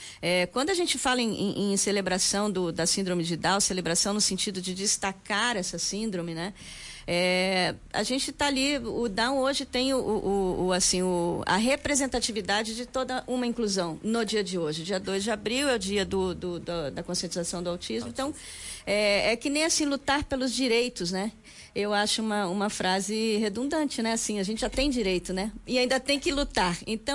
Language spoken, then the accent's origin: Portuguese; Rio Grande do Sul, Brazil; E sou gaúcha, né? Assim, tenho meu sangue gaúcho, meus pais eram gaúchos.